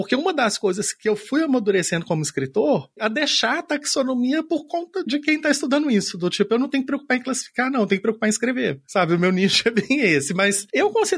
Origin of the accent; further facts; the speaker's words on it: Minas Gerais, Brazil; also born or lived in Pernambuco; now in Tocantins, Brazil; Moro no Tocantins já faz mais de 10 anos, sou de Minas Gerais originalmente, já morei um tempo em Pernambuco também, então eu tenho uma certa tripla cidadania, assim, né, que eu já tive visto de estudo em Pernambuco, né, naturalidade mineira, mas eu tenho a cidadania tocantinense.